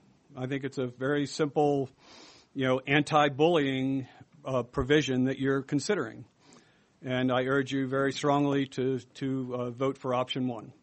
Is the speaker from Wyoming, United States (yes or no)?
yes; Laramie, Wyoming, United States; I'm from Laramie. I come from a on my mother's side, a very conservative, fundamentalist Baptist tradition.